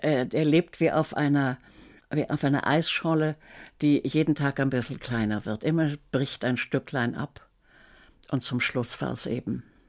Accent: Austria; also born or lived in Bochum / Nassau; Und auch was den Pass anbelangt, ich bin Österreicherin.

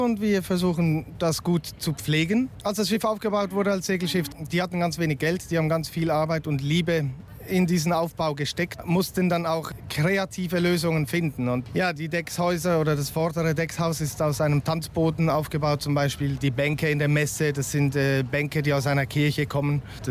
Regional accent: Switzerland; Kapitän der Eye of the Wind. Ich komme aus der Schweiz

